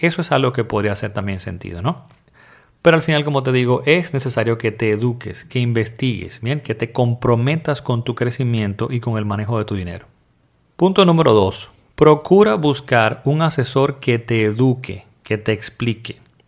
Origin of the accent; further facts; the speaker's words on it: Dominican Republic; desde aquí, desde el pueblo de Las Terrenas, bellísimo pueblo de Las Terrenas en mi país, República Dominicana